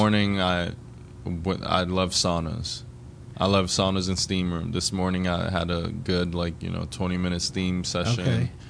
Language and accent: English; Côte d’Ivoire; I think it just goes back to just being from the Ivory Coast and just like constantly enjoying fresh, the freshest of the fresh